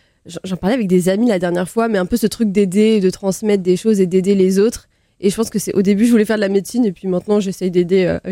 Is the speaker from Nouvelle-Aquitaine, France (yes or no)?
no; Île-de-France, France; j'ai eu la chance de grandir dans une petite ville un peu excentrée de Paris, donc un peu avec la forêt, des grands parcs.